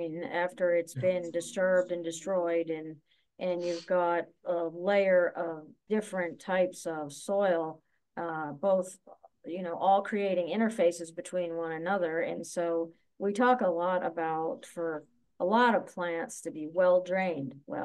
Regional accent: Pennsylvania, United States; I'm from Pennsylvania, but I don't want the trees and the grass from Pennsylvania here.

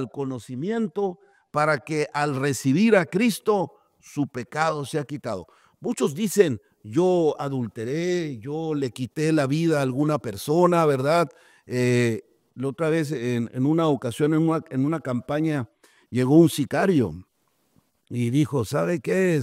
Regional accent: Hermosillo, Sonora, Mexico; Nosotros somos de Hermosillo, Sonora.

